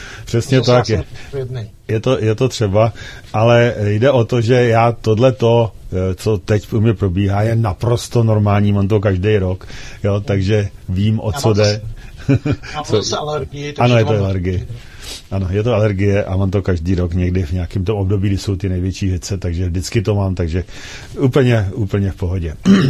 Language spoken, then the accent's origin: Czech; Plzeň, Plzeň Region, Czechia; Oba dva jsme z Plzně, takže víme, o co jde